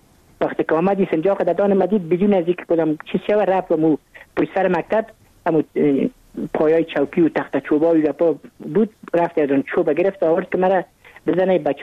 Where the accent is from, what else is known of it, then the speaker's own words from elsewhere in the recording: Kabul, Afghanistan; ما متولد کابل هستم، در نای اول کابل تولد شدیم.